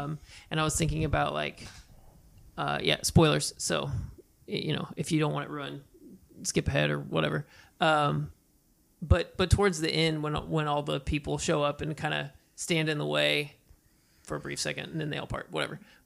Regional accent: Texas, United States; Well, being here is very different, because like at home, I'm from Texas, like we can carry guns or you got to have a license, right?

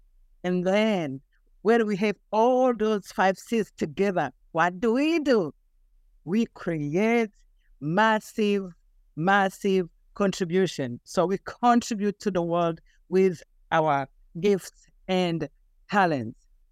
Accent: Rwanda; first language Kinyarwanda; English is a second language; Kinyarwanda is my native language. The country is Rwanda, and the language is Kinyarwanda, Mwaramutse.

